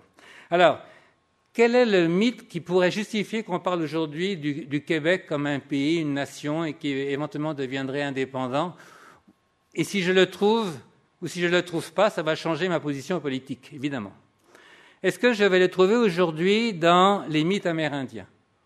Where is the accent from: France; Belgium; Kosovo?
France; Paris, Île-de-France; born there; comme je suis né moi-même à Paris